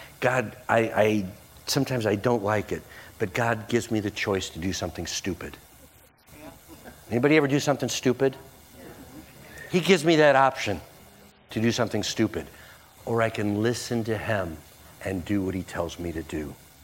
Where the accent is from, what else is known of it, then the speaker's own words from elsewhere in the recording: United States; I can do what I want because I'm an American.